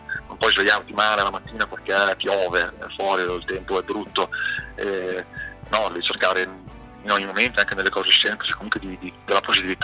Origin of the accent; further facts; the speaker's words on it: Bologna, Emilia-Romagna, Italy; perché sono di Bologna